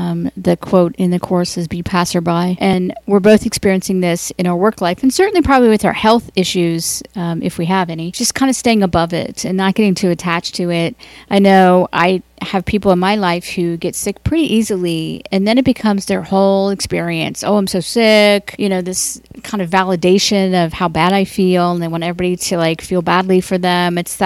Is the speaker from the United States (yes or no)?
yes; Cincinnati, Ohio, United States; Last time we podcasted, I had just come back from Cincinnati in my hometown.